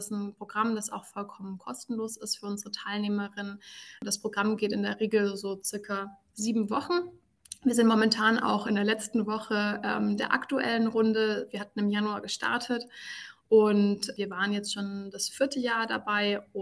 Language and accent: German; Munich, Bavaria, Germany; ich komme aus München.